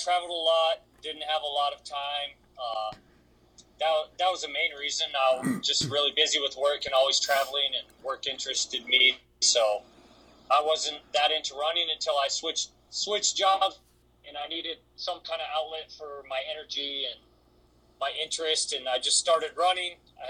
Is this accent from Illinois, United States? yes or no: no; Montana, United States; I grew up in Montana at a really small school in Montana.